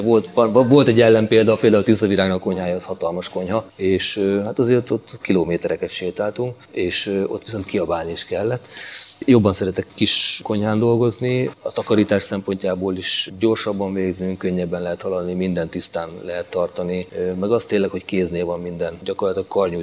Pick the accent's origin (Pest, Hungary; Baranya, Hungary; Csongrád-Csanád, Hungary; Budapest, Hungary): Csongrád-Csanád, Hungary; Szeged; Főleg ha azt mondom, hogy szegediként a bajai stílusban főzöm a halászlevet